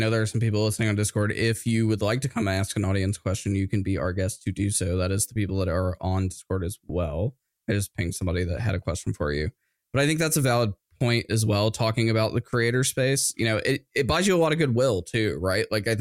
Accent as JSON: {"language": "English", "town": "Atlanta", "region": "Georgia", "country": "United States", "tie": "born or raised there", "said": "I was born and raised in Atlanta. I'm an Atlanta Falcons fan. I'm a Georgia Bulldogs fan."}